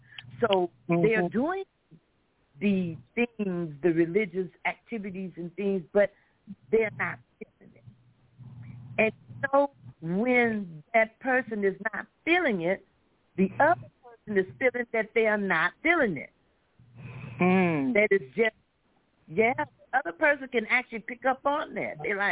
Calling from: Flint, Michigan, United States; calling from Flint, Michigan.

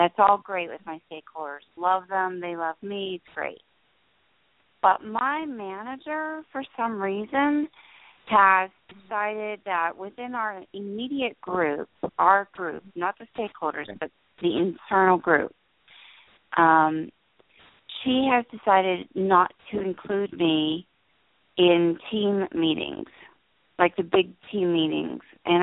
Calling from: New Jersey, United States; in New Jersey.

